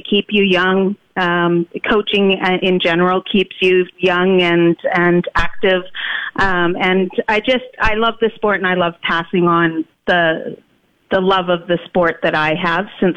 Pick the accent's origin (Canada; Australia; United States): Canada; being Canadian. It's part of, especially being up north in Fort McMurray